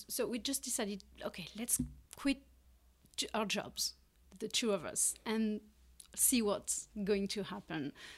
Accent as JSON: {"language": "English", "country": "France", "also_born_or_lived": "Luxembourg", "second_language": "English", "moved": "yes", "said": "We're all from France, but yeah, my kids were born in Luxembourg."}